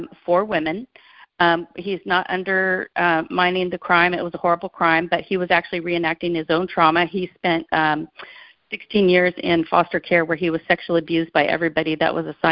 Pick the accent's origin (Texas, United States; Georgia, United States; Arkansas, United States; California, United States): California, United States; I'm from California.